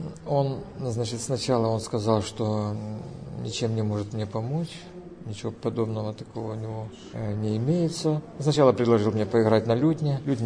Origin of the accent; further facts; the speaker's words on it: Western Ukraine, Ukraine; also born or lived in Adygea, Russia; И вот уже с 2 лет я живу на Западной Украине.